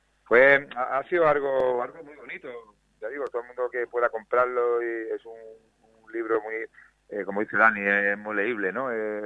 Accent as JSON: {"language": "Spanish", "town": "Málaga", "region": "Andalusia", "country": "Spain", "said": "Y como malagueño y malaguista"}